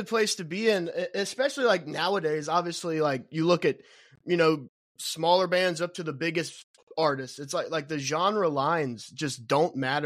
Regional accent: Erlanger, Kentucky, United States; I'm Erlanger, born and raised Erlanger.

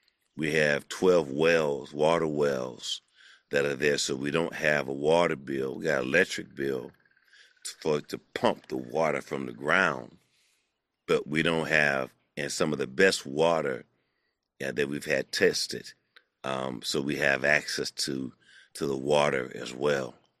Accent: Wagner, Oklahoma, United States; As you know, Professor, I'm from Oklahoma. I was born in a little town called Wagner, outside of Tulsa, between Tulsa and Muskogee.

